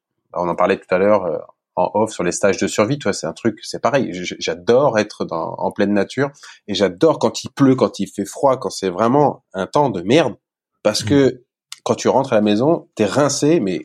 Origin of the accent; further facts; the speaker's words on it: Melbourne, Victoria, Australia; Je suis de Melbourne.